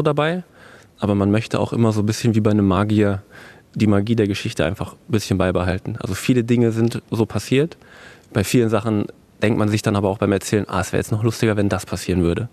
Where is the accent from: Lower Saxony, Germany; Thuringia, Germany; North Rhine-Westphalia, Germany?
North Rhine-Westphalia, Germany; Ich bin ja ursprünglich auch in NRW aufgewachsen, zwar im Sauerland mitten im Wald